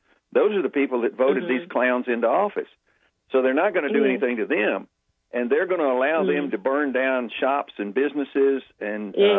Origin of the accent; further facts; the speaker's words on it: Nashville, Tennessee, United States; I grew up in Nashville, lived here my whole life. And Nashville, Tennessee, used to be a nice city to live